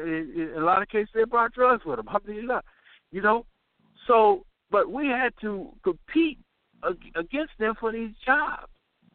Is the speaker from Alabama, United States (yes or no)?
no; California, United States; I'm from California. I see it.